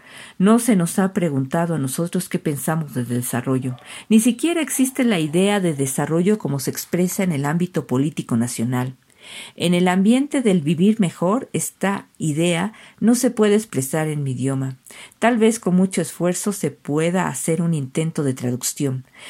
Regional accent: Mexico; la cultura que llegó a decirnos que somos mexicanos

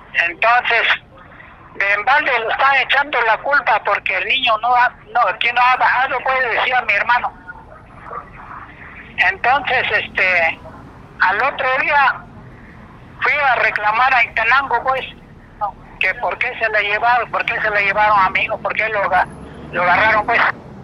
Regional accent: Altamira, Oaxaca, Mexico; yo salí temprano, pues a las 7 de la mañana allá a mi pueblo en Altamira.

